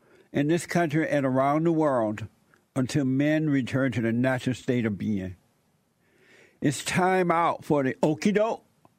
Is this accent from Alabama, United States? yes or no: yes; Alabama, United States; even when I was growing up in Alabama, and under the Jim Crow laws